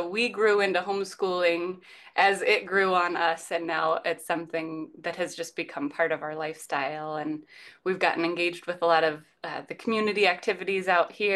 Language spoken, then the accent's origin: English; Indiana, United States; now in Northern Virginia, United States; I'm a transplant to Northern Virginia, as many people are. But I grew up in Northern Indiana. Oh, wow. In the middle of the fields, the cornfields, soybeans, all the things.